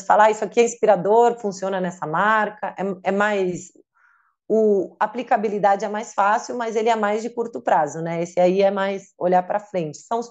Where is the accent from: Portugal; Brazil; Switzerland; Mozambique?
Brazil; now in Netherlands; Quando eu cheguei na Holanda, eu falei, não, eles me contrataram porque eu sou brasileiro